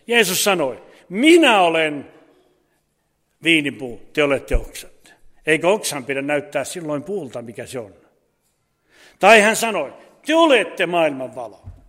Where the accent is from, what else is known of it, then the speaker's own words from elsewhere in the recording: Laihia, Ostrobothnia, Finland; meillä päin, mistä mä oon kotoisin Laihialta